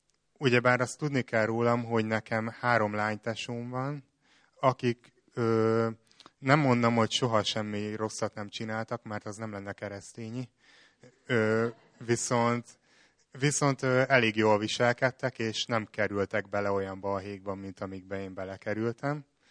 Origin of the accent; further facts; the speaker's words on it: Tatabánya, Komárom-Esztergom, Hungary; 21 éves, és Tatabányáról jöttem.